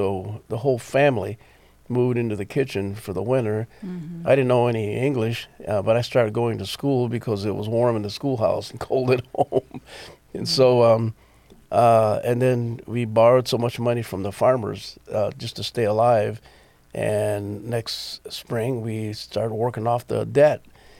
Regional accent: Farr, Texas, United States; also born or lived in Ohio / Michigan / Indiana / Wisconsin; Well, I was born in South Texas, in the Rio Grande Valley. It was a little town called Farr, next to McAllen, Texas, about 12 miles from the bridge into Mexico at Reynosa.

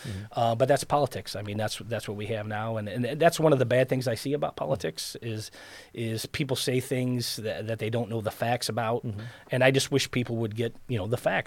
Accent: Waterville, Ohio, United States; My parents, we grew up in Waterville. I was there since 1967.

